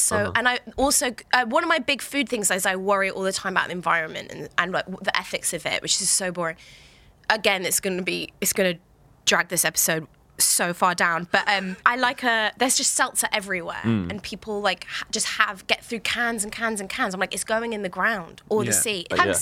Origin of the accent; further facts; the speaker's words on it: London, United Kingdom; now in New York, United States; And I think that growing up in London is just such great curry. So I miss that a lot.